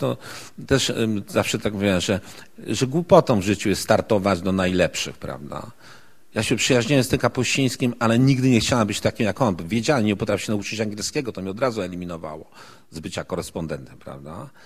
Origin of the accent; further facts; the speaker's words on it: Łódź, Łódź Voivodeship, Poland; Ja pochodzę, to powiedziałem, ze środowiska robotniczego z Łodzi.